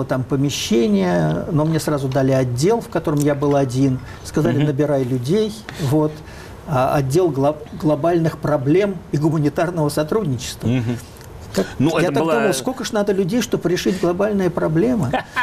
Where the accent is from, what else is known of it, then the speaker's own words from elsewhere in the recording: Moscow, Russia; Значит, я был москвич, но не коммунист.